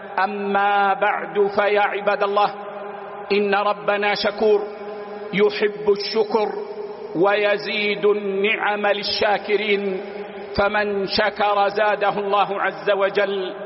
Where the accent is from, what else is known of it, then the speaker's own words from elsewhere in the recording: Saudi Arabia; وإن بلادنا المملكة العربية السعودية